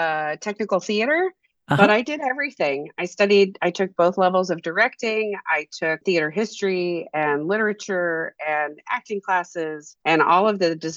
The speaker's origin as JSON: {"language": "English", "region": "Rhode Island", "country": "United States", "tie": "born or raised there", "said": "I grew up in New England, right outside of Providence."}